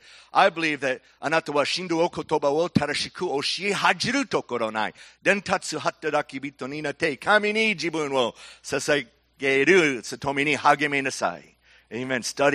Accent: Michigan, United States; I grew up in Michigan in a Catholic church until I was, I don't know, 8 or 9, and that was it.

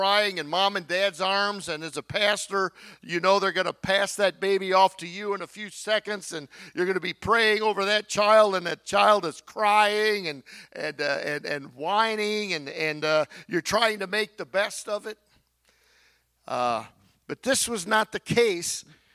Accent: Texas, United States; I'm from Texas. Our whole family was from Texas.

